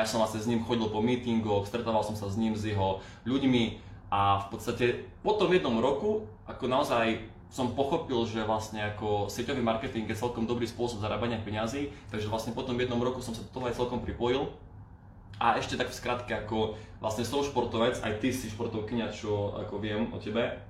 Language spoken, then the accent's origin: Slovak; Košice, Košice Region, Slovakia; ako som ako Košičan, takže ako rodinný východniar.